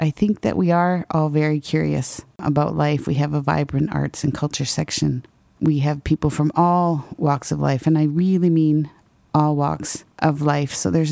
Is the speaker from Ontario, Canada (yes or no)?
yes; Ontario, Canada; also born or lived in Quebec City; I was born in Quebec City and grew up in Northern Ontario. I went away to school at Ottawa U and got an economics degree and promptly decided to move to the West Coast, which seemed to be the thing to do at the time. Spent about 10 years in Vancouver.